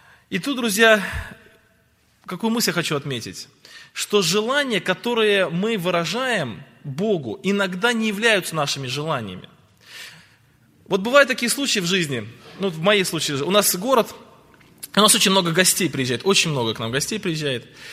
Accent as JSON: {"language": "Russian", "region": "Krasnodar Krai", "country": "Russia", "said": "я из Краснодарского края, из России."}